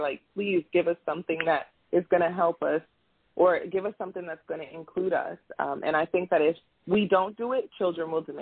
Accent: New York, United States; born there; also born or lived in Pennsylvania; I was born in New York, and I lived in the tri-state area for a while, but I went to Milton Hershey School for 6 years

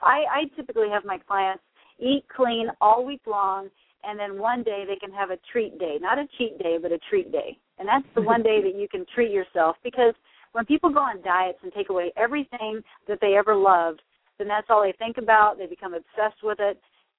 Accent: Texas, United States; growing up in Texas, I mean, we drank Dr. Pepper. My mom cooked everything out of the Fry Daddy.

